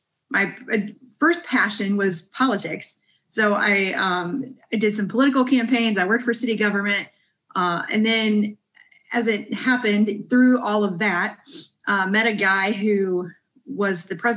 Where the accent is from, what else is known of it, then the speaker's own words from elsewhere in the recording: Indianapolis, Indiana, United States; Sure. I'm from Indianapolis, so I'm born and raised here. I grew up on the east side, so I'm very familiar with just the ecosystem here